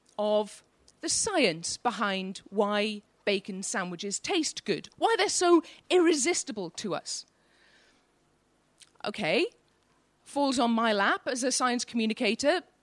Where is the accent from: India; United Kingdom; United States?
United Kingdom; Wales; I'm Welsh, I've no idea what they are either.